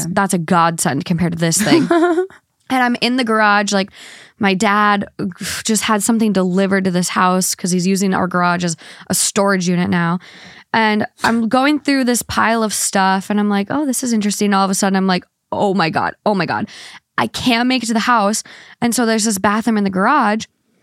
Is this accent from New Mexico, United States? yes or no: no; Minnesota, United States; now in Los Angeles, United States; I'm from Minnesota.